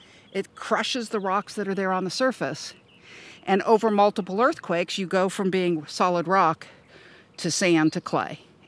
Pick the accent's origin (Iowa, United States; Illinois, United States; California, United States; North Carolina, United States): California, United States; I grew up in California climbing these mountains, and I went to be a physicist.